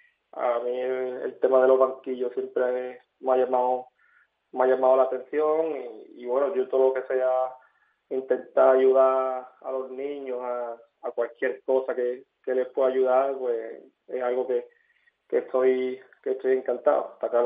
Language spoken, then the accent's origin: Spanish; Osuna, Andalusia, Spain; Al final también pues toda mi familia siempre ha estado ligada aquí a los Osuna Bote Club y yo poder defender ahora al equipo de mi pueblo